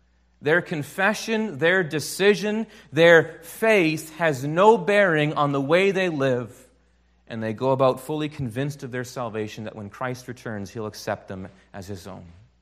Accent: Grand Rapids, Michigan, United States; I can tell you, I come from Grand Rapids. I come from Classis, Michigan, of the URC.

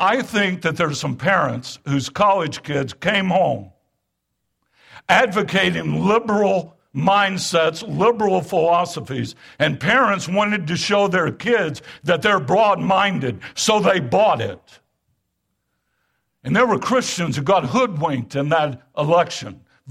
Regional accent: United States; Beloved, it's a good thing to be an American. I praise God that I am an American.

